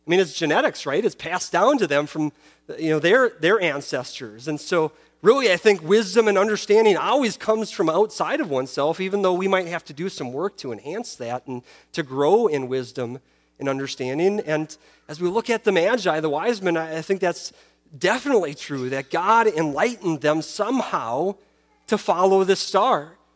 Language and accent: English; Minnesota, United States; Now, growing up in Minnesota, I always knew that there were certain constellations that would only appear during winter.